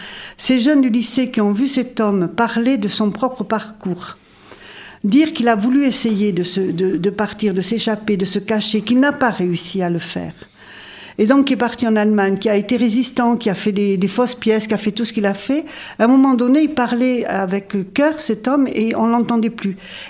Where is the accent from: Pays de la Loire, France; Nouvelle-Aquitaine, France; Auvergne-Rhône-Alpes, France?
Nouvelle-Aquitaine, France; Saint-Jean-de-Luz; nous étions élevés, je suis née à Saint-Jean-de-Luz.